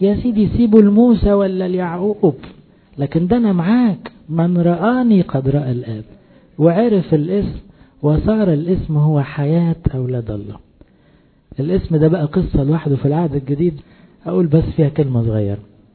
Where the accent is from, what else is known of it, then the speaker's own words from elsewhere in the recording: Egypt; احنا مصريين